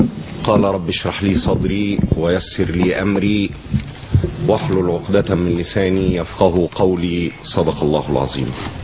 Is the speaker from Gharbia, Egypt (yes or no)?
no; Port Said, Port Said Governorate, Egypt; نحن جميعا أبناء بورسعيد على قلب رجل واحد إن شاء الله